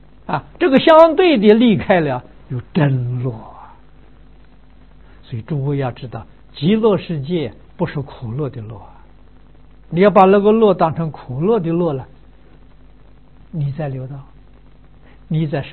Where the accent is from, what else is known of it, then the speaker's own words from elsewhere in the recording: China; 我们中国人讲气氛的